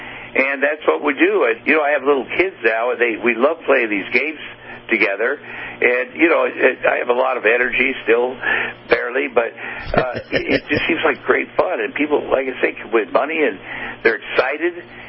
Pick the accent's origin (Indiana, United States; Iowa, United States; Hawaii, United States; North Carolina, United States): Iowa, United States; Ottumwa; I grew up in Ottumwa, Iowa.